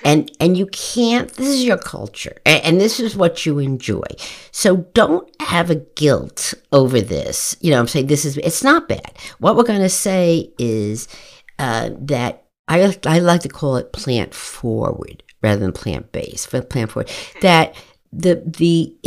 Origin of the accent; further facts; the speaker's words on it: New Jersey, United States; growing up in New Jersey as an Italian, when we had steak for dinner